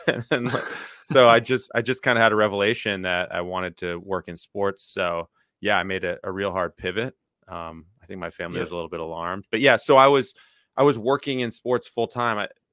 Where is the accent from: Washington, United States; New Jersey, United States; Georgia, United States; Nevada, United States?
Georgia, United States; Atlanta; And I moved mm-hmm. back to my hometown of Atlanta, where I am now.